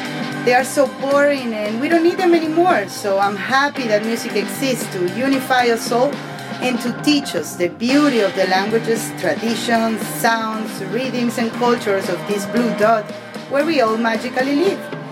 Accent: Venezuela; from Venezuela, my hometown

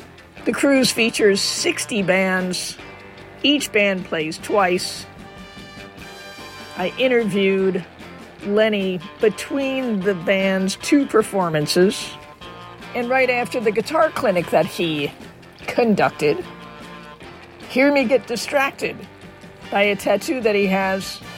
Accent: New York, United States; And I'm from New York, and you don't see that at a regular gig.

